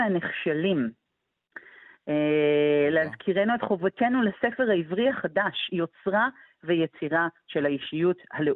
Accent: Jerusalem, Jerusalem District, Israel; כשאני גדלתי בירושלים

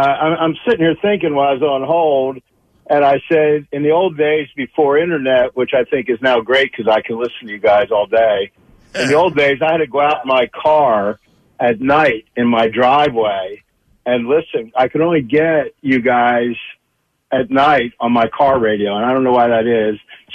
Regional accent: Philadelphia, Pennsylvania, United States; moved away as an adult; I'm 70 years old. I grew up in Philadelphia, lived out here in Kentucky for the last 50 years.

